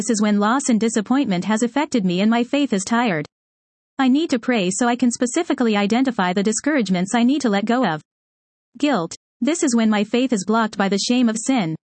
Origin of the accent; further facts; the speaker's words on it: Michigan, United States; moved away as an adult; When I graduated high school and went to college, I moved from Michigan to North Carolina.